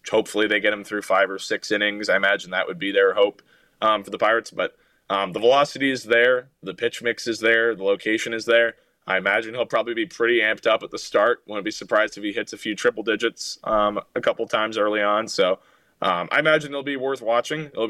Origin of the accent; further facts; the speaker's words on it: California, United States; just growing up in the Bay Area, but certainly a Giants fan